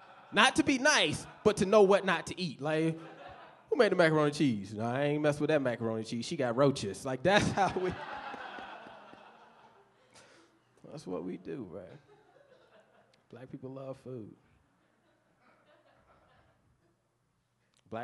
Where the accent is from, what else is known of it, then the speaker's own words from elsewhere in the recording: the South, United States; And I grew up in the South. Food is big in the South.